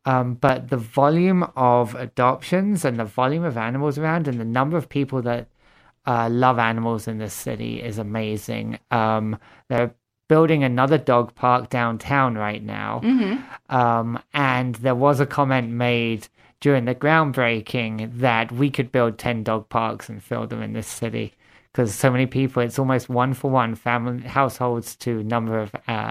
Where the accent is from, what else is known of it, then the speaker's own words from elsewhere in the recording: Watford, East of England, United Kingdom; moved away as an adult; now in United States; I'm originally from Watford, Hertfordshire, England. I've been in the United States now for 23, almost 24 years. Came over to Fargo, North Dakota to go to what was Morehead State University back in 2000